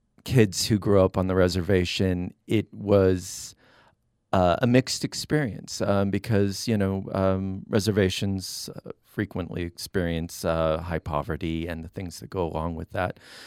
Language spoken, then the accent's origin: English; Montana, United States; So yes, I grew up in the Flathead tribe, which is also known as the Salish Kootenai tribe.